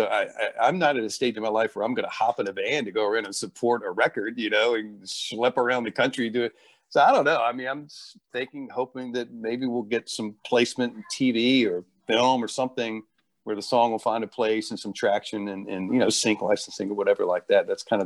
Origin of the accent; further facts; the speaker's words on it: Virginia, United States; so I was born and raised in Virginia, small town, rural place in the middle of nowhere, because my father and my mother had actually come from New York, right?